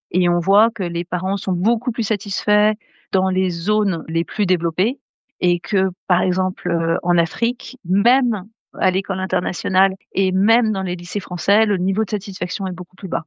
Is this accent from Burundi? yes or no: no; France; Et il y a une autre chose à laquelle on pense, nous, tout de suite en tant que Français